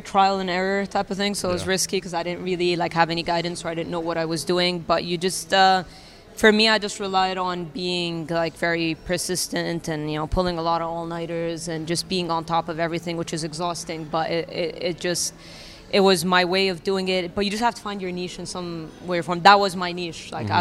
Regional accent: Egypt; I was never really eligible growing up in Egypt because I'm not Egyptian.

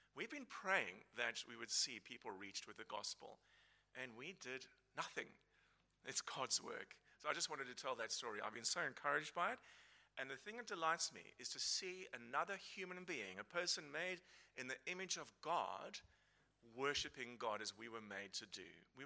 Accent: South Africa; accent: South African; moved away; If you don't know me and you don't know where my accent comes from, it comes from South Africa. I've been here for nearly 15 years.

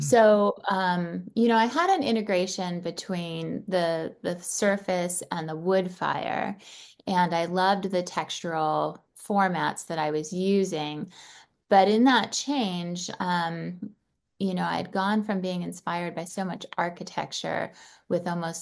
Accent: Chicago, Illinois, United States; I come from Chicago area of Illinois, and I grew up in a family that much appreciated nature

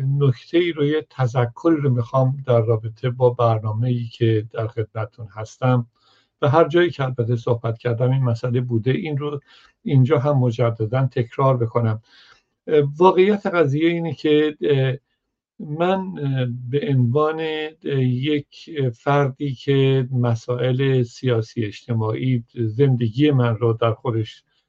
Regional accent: Kashan, Isfahan, Iran; من به همون دلیل ترسو هستم که از کاشان میام.

